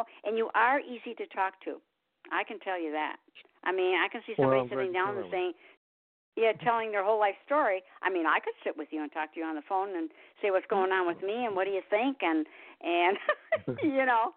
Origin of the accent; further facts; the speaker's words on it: Michigan, United States; I'm from Michigan